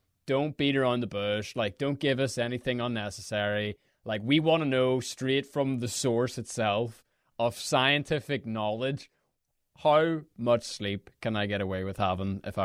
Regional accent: Ireland; I'm a writer. I'm a podcaster from Ireland.

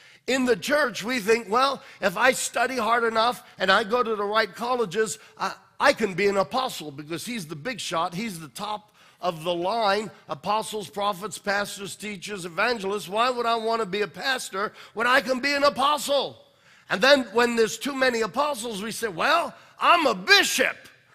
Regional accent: United States; I'm an American. God allowed me to spend 29 years outside of America. And so I look at my country. This is my country.

